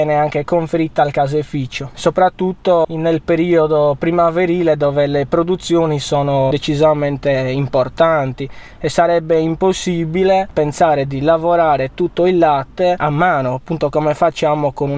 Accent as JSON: {"language": "Italian", "town": "Escalaplano", "region": "Sardinia", "country": "Italy", "said": "vengo da Scalaplano, ho 21 anni"}